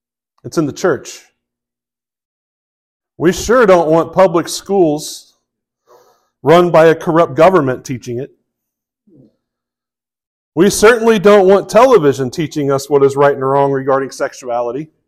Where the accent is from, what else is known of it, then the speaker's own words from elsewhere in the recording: the South, United States; I mean, I grew up in the South. And even growing up in the South, I didn't really care if I had a Confederate flag or not.